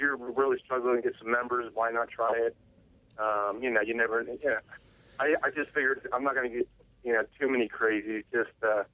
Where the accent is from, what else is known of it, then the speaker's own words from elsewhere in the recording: Orlando, Florida, United States; I mean, I grew up in Orlando and played a lot down there. Then I kind of bounced around.